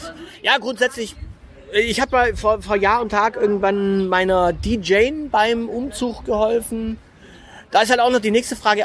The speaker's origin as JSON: {"language": "German", "region": "Baden-Württemberg", "country": "Germany", "said": "Ich bin Schwabe. Ich bin Schwabe."}